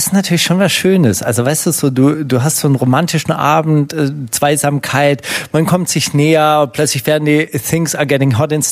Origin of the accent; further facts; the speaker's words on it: Kornwestheim, Baden-Württemberg, Germany; also born or lived in Leonberg; also weil aufgewachsen bin ich nämlich in Kornwestheim, geboren bin ich in Leonberg